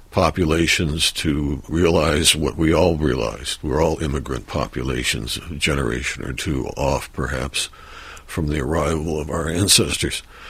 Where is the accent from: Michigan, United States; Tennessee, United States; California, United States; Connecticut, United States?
Michigan, United States; Detroit; Yeah, quite frankly, I grew up in Detroit, but I grew up in a white neighborhood. I went to a private high school.